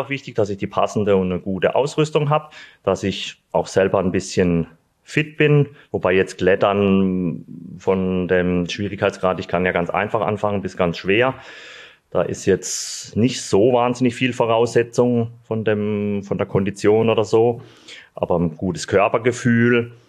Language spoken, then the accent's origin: German; Sulzburg, Baden-Württemberg, Germany; also born or lived in Freiburg; now in Eschbach, Germany; zum ersten Sulzburg, da bin ich aufgewachsen, geboren in Freiburg. Und das verbindet mich mit dem Schwarzwald. Wohne ich mittlerweile in Eschbach.